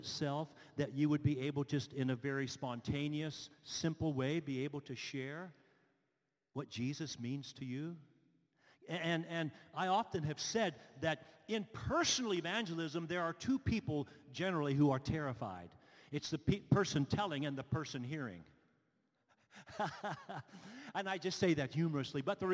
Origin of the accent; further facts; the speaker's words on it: Latrobe, Pennsylvania, United States; And I'm from Latrobe, Pennsylvania. I grew up in Latrobe. I still spend a lot of time with 18 to 20 of my closest high school buddies.